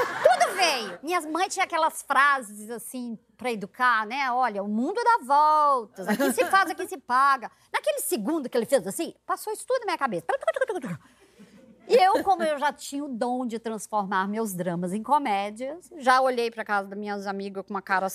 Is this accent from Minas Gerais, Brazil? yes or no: yes; Minas Gerais, Brazil; also born or lived in Macaé, Brazil; Eu sou do interior de Minas e da Zona da Mata, perto de Ouro Preto. E eu fui morar em Macaé, estado do Rio.